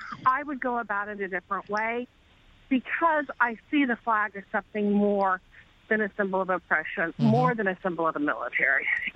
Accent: Republic, Missouri, United States; I'm here from Republic, Missouri, visiting, dropping my daughter off at college

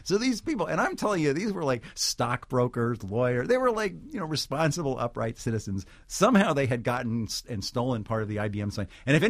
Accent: Armonk, New York, United States; I grew up in Armonk, New York, and I was born in 47, grew up there in the 50s and 60s.

